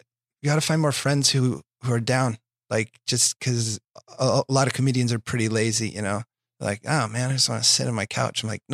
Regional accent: Iowa, United States; now in Los Angeles, United States; cause if I stay in LA, I'm from Iowa.

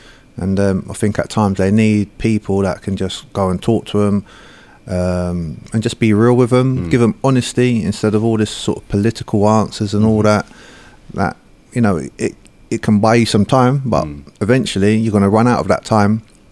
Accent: Shepherd's Bush, London, United Kingdom; From my background, I'm from Shepherd's Bush, so it's full of characters anyway

